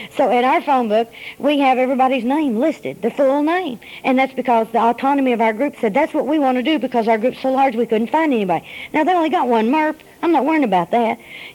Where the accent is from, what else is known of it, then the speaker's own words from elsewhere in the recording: the South, United States; You know, I'm from the South. We have all sorts of names.